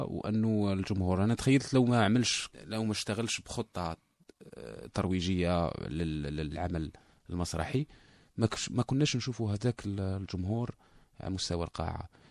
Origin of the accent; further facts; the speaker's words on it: Algeria; ربما هذه تحدث عندنا في الجزائر